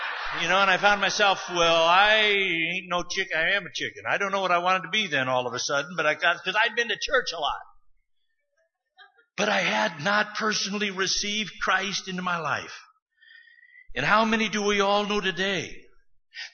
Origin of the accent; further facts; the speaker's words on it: United States; born there; I was born in America.